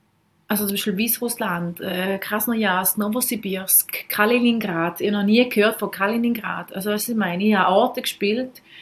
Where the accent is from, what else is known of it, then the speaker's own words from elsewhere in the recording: Switzerland; hey, wir könnten uns echt wünschen, mit so einem Club bei uns in der Schweiz.